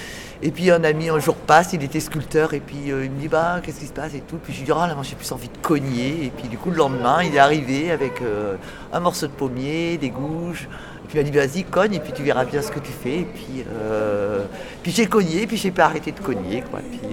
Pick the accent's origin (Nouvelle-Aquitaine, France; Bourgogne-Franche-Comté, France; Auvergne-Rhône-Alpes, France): Nouvelle-Aquitaine, France; Je suis de Creuse.